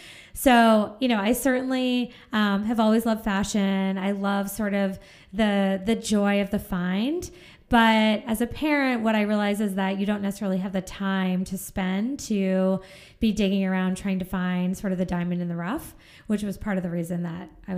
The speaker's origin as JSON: {"language": "English", "region": "Massachusetts", "country": "United States", "tie": "born or raised there", "said": "So I grew up on Cape Cod in Massachusetts, and we didn't get a Gap until I was probably about 10 years old."}